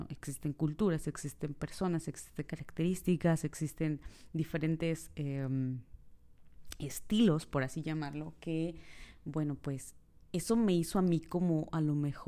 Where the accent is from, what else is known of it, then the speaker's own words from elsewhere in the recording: Hidalgo, Mexico; soy del estado de Hidalgo